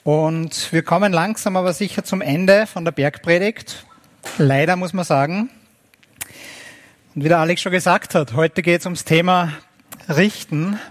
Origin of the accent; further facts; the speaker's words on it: Austria; Gerade bei Donald Trump haben wir gerade als Österreicher natürlich alles Recht dazu, ihm böse zu sein